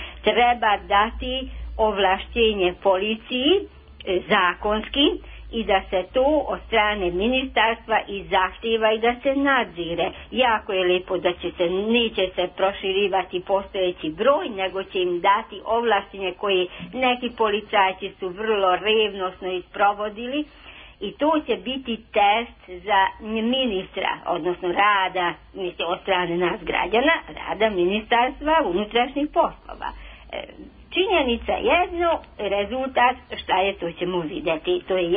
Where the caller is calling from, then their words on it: Palić, Vojvodina, Serbia; also born or lived in Subotica; pa ja sam ovdje sa Palića. Pa, znate, ja imam 66 godina, od toga sam više od pola provela u centru grada Subotice, a drugu polovinu otprilike ovdje na Paliću